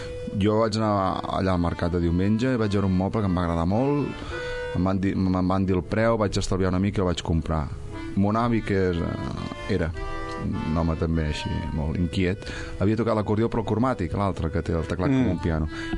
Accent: Sabadell, Catalonia, Spain; com a bon sabadellenc, tinc la meva colla.

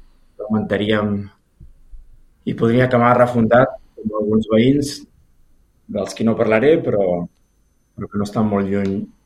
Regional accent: Sabadell, Catalonia, Spain; m'ha anat raonablement bé per una persona d'escola pública de Sabadell

